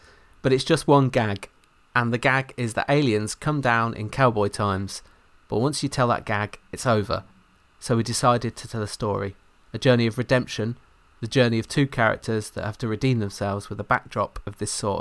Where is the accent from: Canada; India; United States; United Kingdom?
United Kingdom; England; I'm an Englishman playing a cowboy, a lead in a cowboy movie.